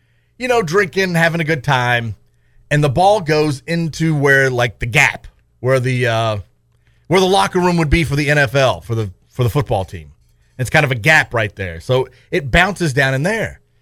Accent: Kentucky, United States; well, we're from Kentucky. We came up here

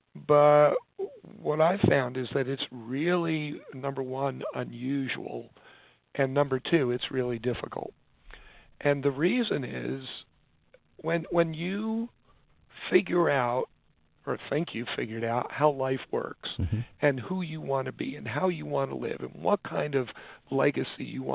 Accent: New York City, New York, United States; born there; I was born in New York City, so forgive me.

